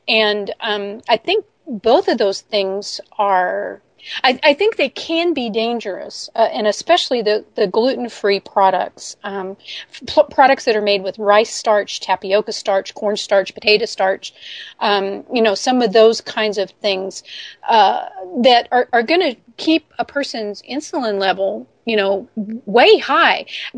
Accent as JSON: {"language": "English", "country": "United States", "said": "to me as an American, you already sound more intelligent because of your accent."}